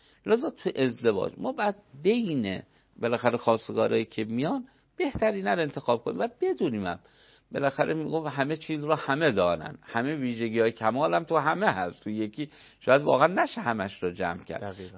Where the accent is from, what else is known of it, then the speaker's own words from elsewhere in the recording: Isfahan, Iran; مثلا ما اصفهانیم